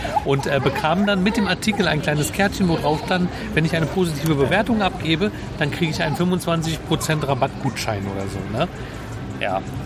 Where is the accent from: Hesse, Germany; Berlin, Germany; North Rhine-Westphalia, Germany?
Berlin, Germany; Also ich komme aus Treptow-Köpenick.